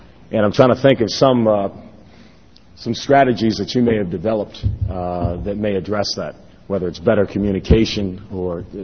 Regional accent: Potomac, Maryland, United States; also born or lived in Falls Church, United States; I grew up in Potomac, Maryland, lived in Falls Church, Virginia.

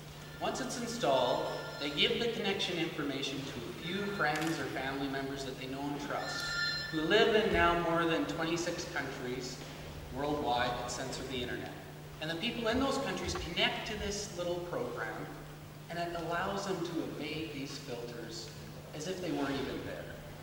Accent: Canada; I'm a Canadian.

